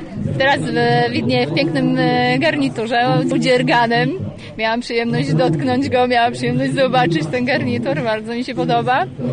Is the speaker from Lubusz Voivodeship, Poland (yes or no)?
no; Czechowice-Dziedzice, Silesian Voivodeship, Poland; also born or lived in Łódź; przyjechałam ze Śląska tutaj. I tak, przyjechałam ze Śląska, dokładnie z Czechowic, dziedzic, stamtąd pochodzę, natomiast no, jakiś czas mieszkałam w Łodzi, dosyć długi czas, potem zakręt życiowy, wróciłam do Czechowic